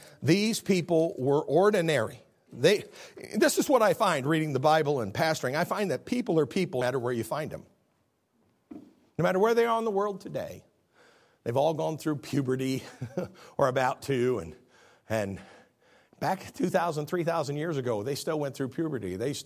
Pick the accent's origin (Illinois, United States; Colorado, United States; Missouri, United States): Illinois, United States; I was from the Midwest. I'm from Illinois.